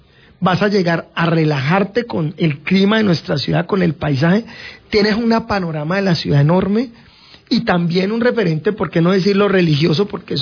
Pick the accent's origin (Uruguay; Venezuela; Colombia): Colombia; Cali, Valle del Cauca; porque yo soy caleño, amo mi ciudad y la cuido